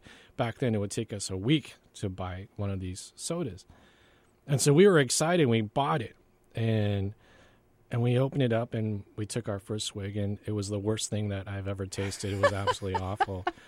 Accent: South Korea; also born or lived in Maine; now in United States; we grew up poor in Korea, and so I remember my oldest brother and I, like 30 years ago, we were growing up in Maine

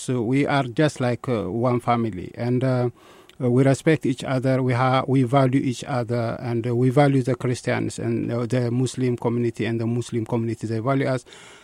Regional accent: Eritrea; And as soon as I tell him I'm from Eritrea, he didn't know where Eritrea is.

